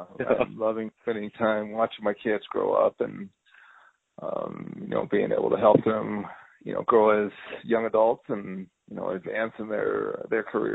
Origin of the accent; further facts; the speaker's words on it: New York, United States; now in Wisconsin, United States; I'm sorry, I didn't grow up in Wisconsin. We grew up in New York together